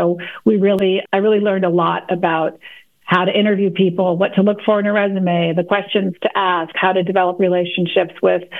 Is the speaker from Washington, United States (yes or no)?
no; Los Angeles, California, United States; I was born and raised here in the Los Angeles area.